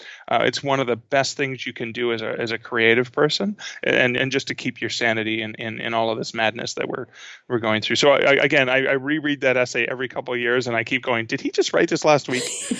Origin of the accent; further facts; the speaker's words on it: Canada; not .com, because I'm Canadian.